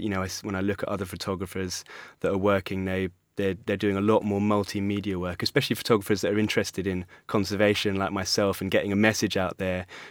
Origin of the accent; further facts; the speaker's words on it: London, United Kingdom; I grew up in London, was in a city, and was, you know, fascinated with wild places.